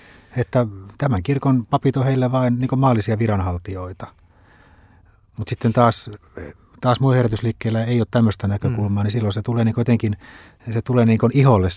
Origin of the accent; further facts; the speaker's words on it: Turku, Southwest Finland, Finland; Mä olen turkulainen, mä en tunne näitä Helsingin seurakuntia.